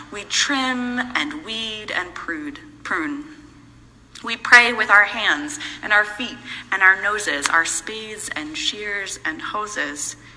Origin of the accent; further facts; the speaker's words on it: United States; I grew up as an American school child in the 90s and the early 2000s.